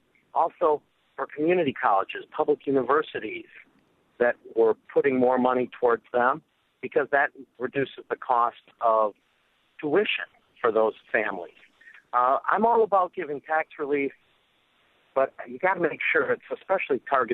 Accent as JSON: {"language": "English", "town": "Traverse City", "region": "Michigan", "country": "United States", "tie": "born or raised there", "said": "Well, from my days, I grew up in Traverse City, and seen a great influx of people"}